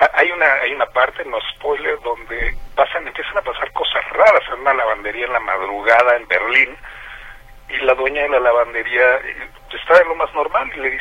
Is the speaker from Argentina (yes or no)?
no; Mexico; Y a uno como latino y como mexicano, te dicen amor